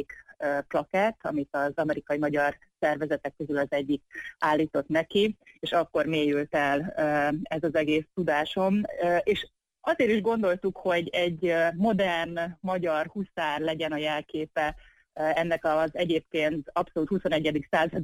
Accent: Hungary; Én Magyarországon nőttem fel, New Yorkban találkoztunk

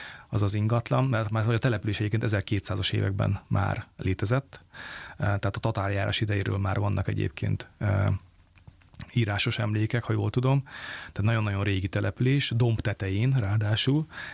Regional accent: Magyardécse, Bistrița-Năsăud, Romania; mi Besztercén születtem, Besztercé Naszód, és ez egy 100 település egyébként eredendően

